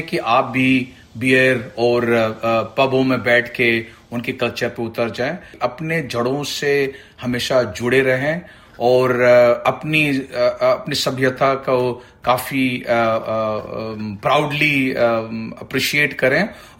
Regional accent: India; now in Australia; जब मैं साल 2000 में भारत से ऑस्ट्रेलिया आया, तो मैनली में एक रेस्टोरेंट मैनेजर के तौर पे काम शुरू किया था।

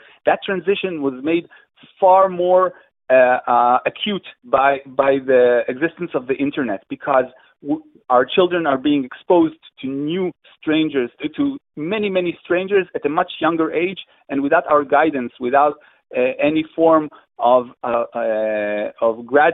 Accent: Israel; I'm 45 years old. I'm from Israel

